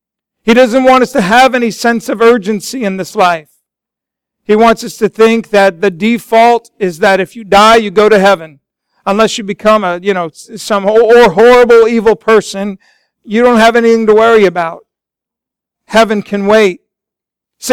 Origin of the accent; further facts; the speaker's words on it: Golden, Colorado, United States; We camped out almost every weekend growing up in Golden, Colorado or Estes Park.